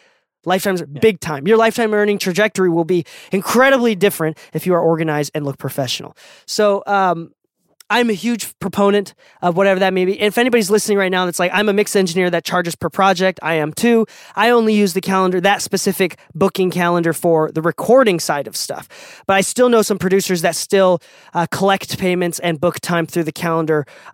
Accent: Okinawa, Japan; Like, I'm from an island, right? I'm from Okinawa, Japan.

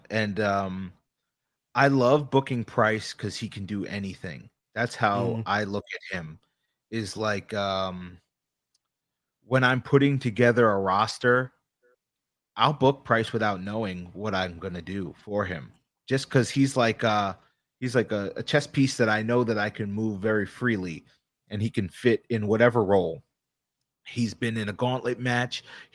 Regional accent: Long Island, New York, United States; Gabe and Tristan are from around me. So we're all from Long Island.

